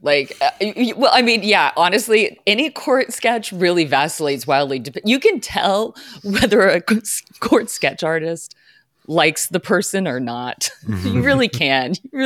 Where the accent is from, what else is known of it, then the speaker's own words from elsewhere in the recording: Texas, United States; Honey, I grew up in Texas.